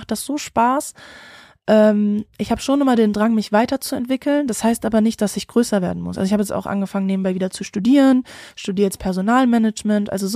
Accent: North Rhine-Westphalia, Germany; bin auch aus NRW

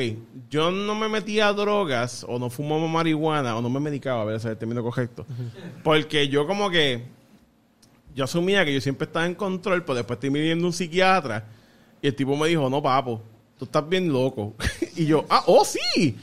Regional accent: Puerto Rico; Pero es porque somos puertorriqueños

